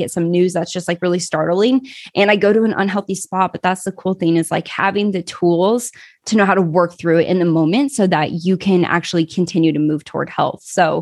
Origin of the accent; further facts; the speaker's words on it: Kansas, United States; So I grew up in the Midwest, Kansas, actually. And in the culture that I grew up in, it's just very normal for women to stay at home with their kids, for the husbands to go to work.